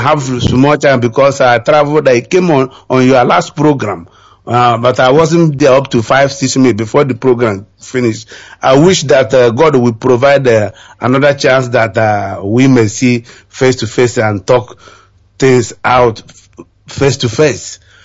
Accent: Akokwa, Imo, Nigeria; from Akokwa, Idado, Imo State, Biafra land.

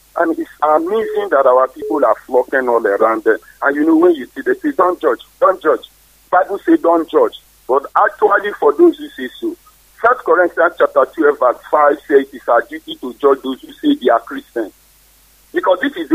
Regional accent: Delta, Nigeria; I'm from Delta State.

